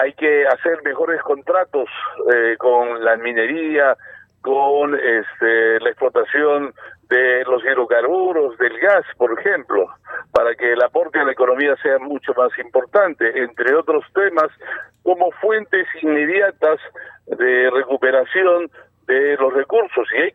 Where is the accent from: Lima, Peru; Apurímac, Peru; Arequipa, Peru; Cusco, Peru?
Cusco, Peru; Yo soy cusqueño